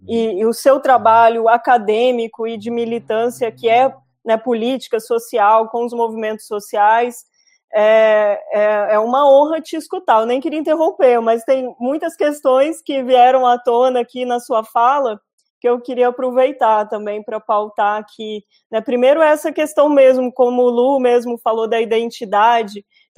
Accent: Minas Gerais, Brazil; also born or lived in Amazonas; Eu sou mineiro, sou de Minas Gerais, mas não resido em Minas, já morei no Amazonas, hoje moro no Mato Grosso do Sul.

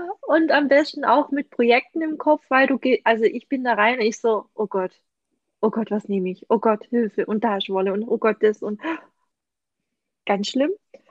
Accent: Baden-Württemberg, Germany; Und jeder, wo mal hier bei uns im Schwabenland ist, sollte da eigentlich vorbeischauen.

